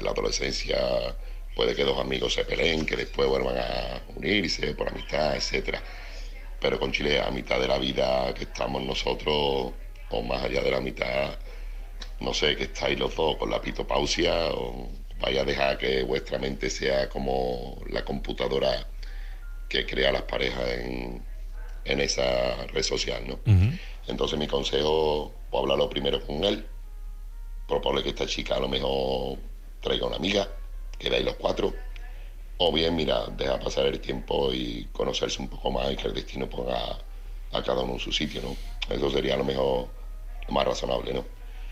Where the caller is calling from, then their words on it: Seville, Andalusia, Spain; corresponsal de Sevilla.